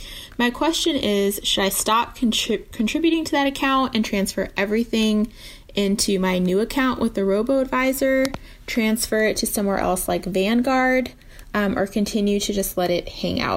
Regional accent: Clearwater, Florida, United States; I am from Clearwater, Florida.

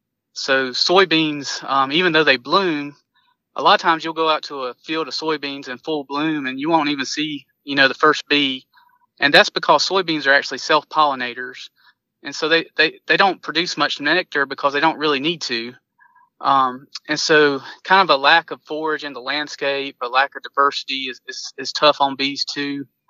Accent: North Carolina, United States; Yeah, so I'm from down south. I grew up in North Carolina, and right now I live in between Charlotte and Asheville, so in the foothills of North Carolina, in Cleveland County, North Carolina.

